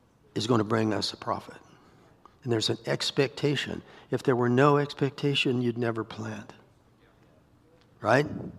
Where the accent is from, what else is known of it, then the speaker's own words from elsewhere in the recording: Iowa, United States; I said, man, I'm from Iowa. None of that stuff's legal there.